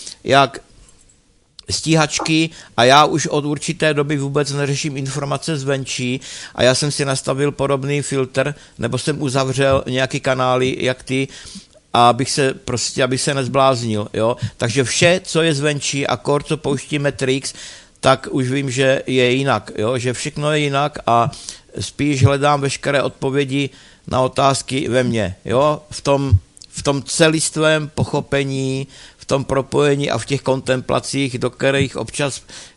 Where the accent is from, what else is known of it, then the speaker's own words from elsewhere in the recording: Olomouc Region, Czechia; born there; jedno moje místo z dětství, je to na Hané u Prostějova u Plumlovské přehrady, což je velmi krásné energetické místo, moje rodiště